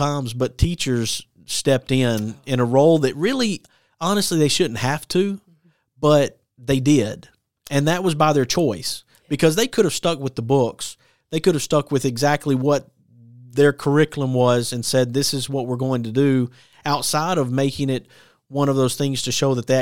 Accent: Alabama, United States; From Limestone County. Right. I'm from Limestone County myself.

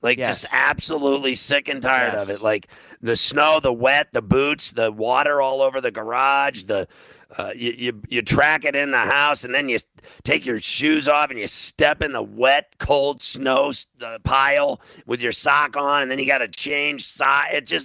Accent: Chicago, Illinois, United States; also born or lived in Pittsburgh; And then I grew up in Chicago and Pittsburgh, which are two of the crappiest cities in North America for weather.

